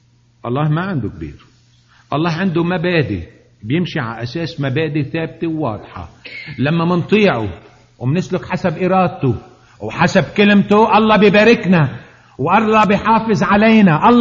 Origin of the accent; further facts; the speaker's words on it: Lebanon; بس أنا لبناني لبناني، لكن بحكي مصري، ومرات بحكي فلسطيني، وبحكي أردني، وبحكي كل شيء